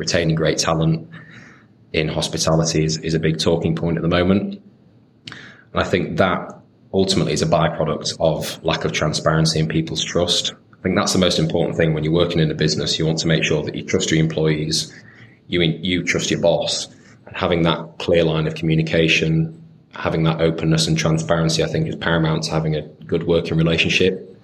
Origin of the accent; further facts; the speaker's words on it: Harrogate, Yorkshire and the Humber, United Kingdom; I was sat in a restaurant in my hometown in Harrogate.